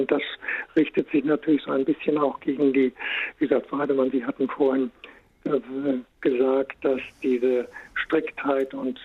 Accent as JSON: {"language": "German", "town": "Dresden", "region": "Saxony", "country": "Germany", "tie": "born there", "said": "Und ich bin in Dresden geboren worden."}